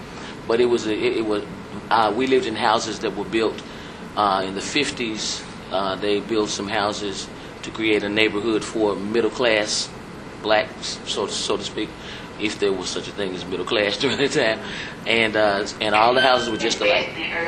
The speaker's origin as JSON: {"language": "English", "town": "Clarksdale", "region": "Mississippi", "country": "United States", "tie": "born or raised there", "said": "I was born here in Clarksdale, Mississippi. Yeah."}